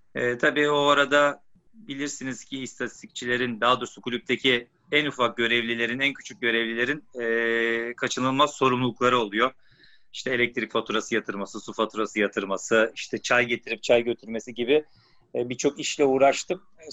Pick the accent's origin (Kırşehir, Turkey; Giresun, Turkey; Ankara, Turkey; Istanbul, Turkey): Istanbul, Turkey; born there; 1979 İstanbul doğumluyum.